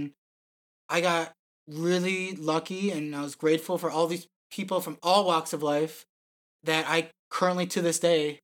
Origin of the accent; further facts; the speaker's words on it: Minnesota, United States; I'm from Minnesota, and not a lot of people know where that is. It's a state in the U.S. It's in the middle up.